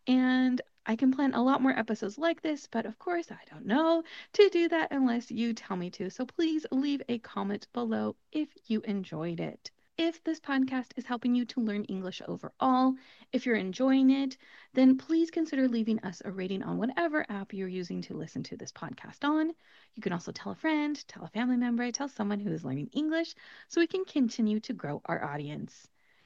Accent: California, United States; Now we're going to talk about a city in my home state of California. In California, we are right on the border with Mexico.

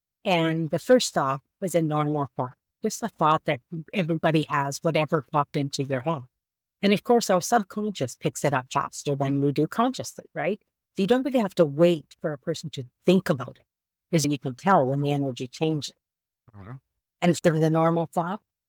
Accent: Canada; I am Canadian, so I do speak in provinces.

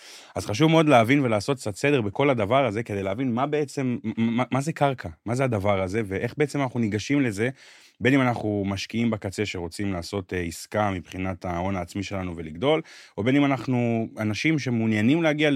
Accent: Misgav, Northern District, Israel; אני במקור ממועצה אזורית משגב, בצפון הארץ, ממועצה אזורית כזאת ליד, ליד קרמיאל.

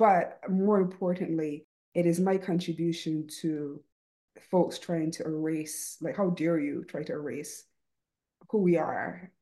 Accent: Barbados; now in United States; I grew up in Barbados, a system that is still colonialized

